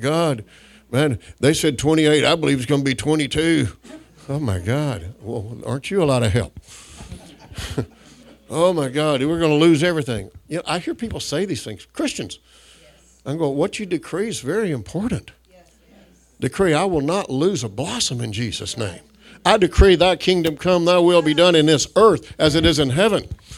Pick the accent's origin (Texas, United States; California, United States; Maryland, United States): Texas, United States; I was from North Texas, and there's parts of it, sandy loam soil with excellent soil watered enough for wonderful peaches.